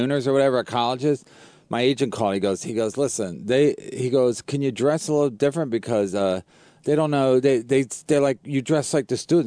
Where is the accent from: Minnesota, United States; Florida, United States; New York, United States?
New York, United States; We just curse. We're from New York. We curse.